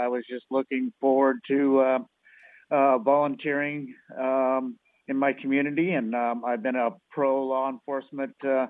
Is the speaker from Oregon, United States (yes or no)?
yes; Oregon, United States; Honesty, a longstanding born and raised in Oregon, amongst other things.